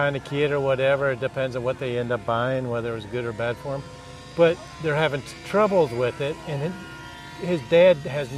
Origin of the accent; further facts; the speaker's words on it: Livonia, Michigan, United States; born there; I was born in Livonia, actually.